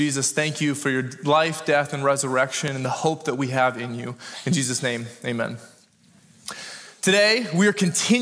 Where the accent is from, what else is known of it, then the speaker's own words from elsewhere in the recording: Orange City, Iowa, United States; I'm from Orange City, Iowa. Any Northwest Iowaners?